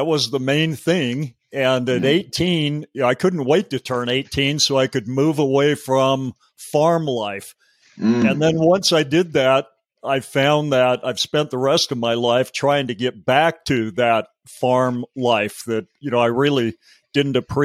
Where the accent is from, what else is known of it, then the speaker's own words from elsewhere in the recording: Heber City, Utah, United States; I was raised in America, little town, Heber City, Utah. I don't know if you've ever heard of that place.